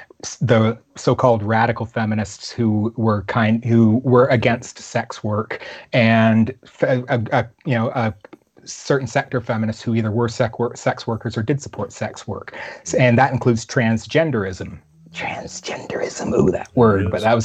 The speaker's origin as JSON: {"language": "English", "country": "Canada", "said": "I'm a Canadian"}